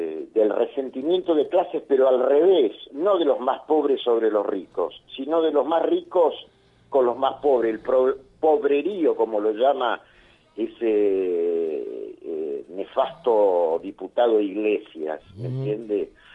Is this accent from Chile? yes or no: no; Argentina